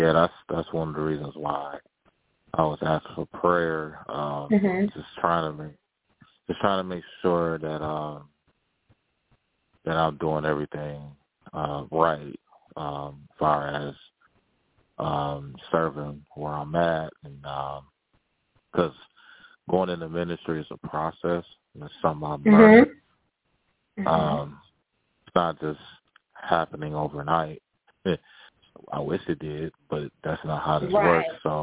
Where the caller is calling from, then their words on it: Michigan, United States; calling from Michigan.